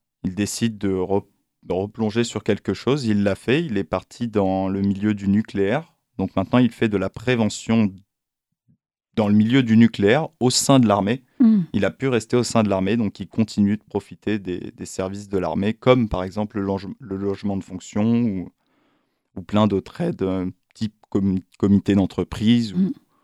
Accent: Paris, Île-de-France, France; also born or lived in Versailles; Je viens de Paris. Je suis né à Versailles. Et j'ai grandi dans un camp militaire, en fait.

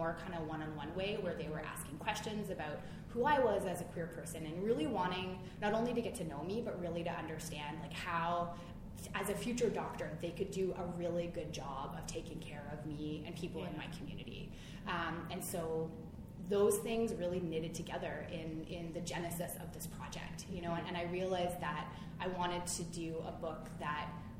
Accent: Canada; accent: Canadian; I feel like I should really play out my Canadian accent that I probably have for your American listeners.

